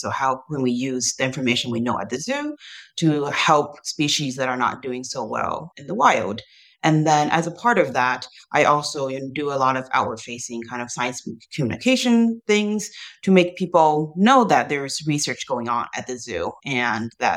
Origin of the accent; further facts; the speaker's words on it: Taiwan; now in United States; I grew up in Taiwan.